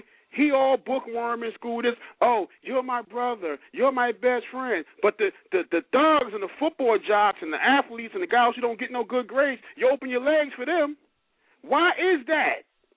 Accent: Crown Heights, New York, United States; I'm from Crown Heights, too. I've known Bree since kindergarten.

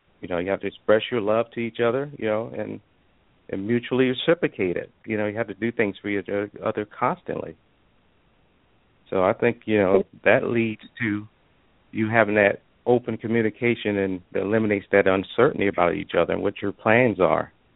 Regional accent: Savannah, Georgia, United States; now in Atlanta, United States; I reside in the Atlanta area. I am from Savannah.

